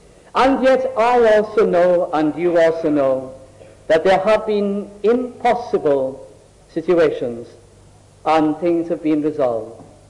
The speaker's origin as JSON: {"language": "English", "region": "North West England", "country": "United Kingdom", "tie": "born or raised there", "said": "I was brought up in South Lancashire, and we used to listen to every little Welsh programme on the radio for the reason that we long to hear our own little language"}